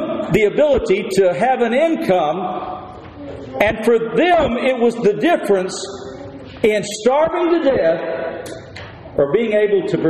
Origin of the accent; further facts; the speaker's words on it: the South, United States; I grew up in the South. My grandparents grew up in the Depression, in the 20s, in the 30s.